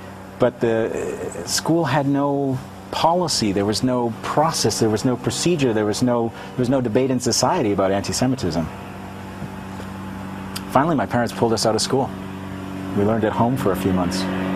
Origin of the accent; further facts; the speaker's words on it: Toronto, Ontario, Canada; So I grew up here in Scarborough, in this suburb outside of Toronto.